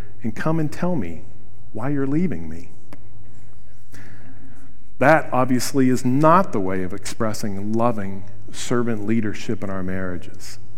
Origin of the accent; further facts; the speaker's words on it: Wheeling, West Virginia, United States; I grew up in Wheeling, West Virginia, with a guy who was one of 9 children